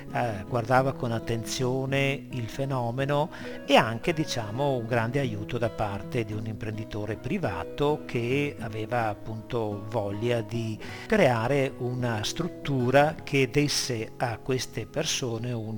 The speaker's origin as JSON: {"language": "Italian", "town": "Villaverla", "region": "Veneto", "country": "Italy", "said": "sono di Villa Verla"}